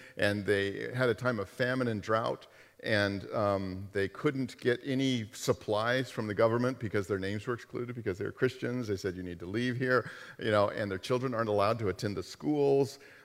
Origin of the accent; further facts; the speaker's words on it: United States; Then I look at myself. I'm an American, and it's like, when have I ever sacrificed?